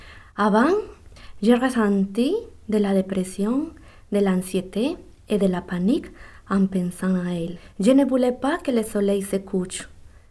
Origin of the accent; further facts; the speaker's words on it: Colombia; French is a second language; je viens de la Colombie. Ma première tempête comme immigrante.